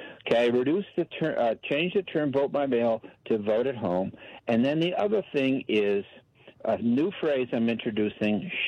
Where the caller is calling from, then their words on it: Washington, United States; I'm in Washington State, and I'm from